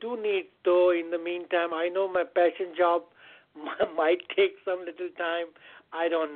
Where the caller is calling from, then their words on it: Connecticut, United States; I'm calling from Connecticut.